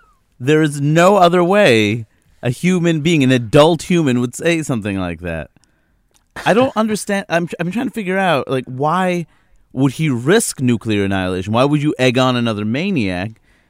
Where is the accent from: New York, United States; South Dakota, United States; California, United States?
New York, United States; New York City; I grew up in New York City. I found ways to avoid driving